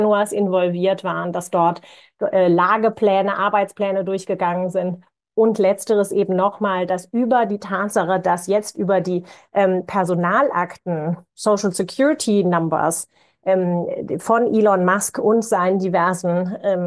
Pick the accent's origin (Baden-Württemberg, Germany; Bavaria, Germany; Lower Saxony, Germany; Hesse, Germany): Hesse, Germany; Wiesbaden; born there; Du hast es angesprochen, ich bin in Wiesbaden geboren.